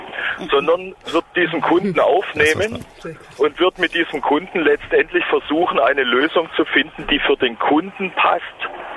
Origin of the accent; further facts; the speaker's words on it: Munich, Bavaria, Germany; Ja, ich rufe aus dem Auto an, aber ich komme aus München.